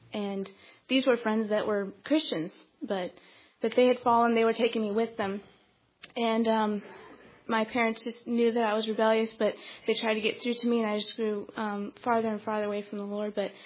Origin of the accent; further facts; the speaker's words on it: Philadelphia, Missouri, United States; I am from Philadelphia, Missouri, and I am a freshman music major.